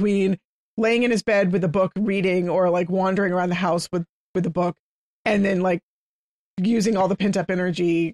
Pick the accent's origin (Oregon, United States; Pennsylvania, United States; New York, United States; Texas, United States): Texas, United States; I'm from Texas, so we were right on that line between sweet tea and not